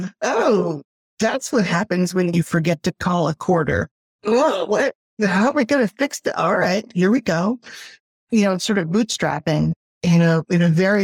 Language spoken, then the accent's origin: English; San Francisco, California, United States; And I was very lucky because I was growing up in San Francisco, California. So I had a lot of cultures around me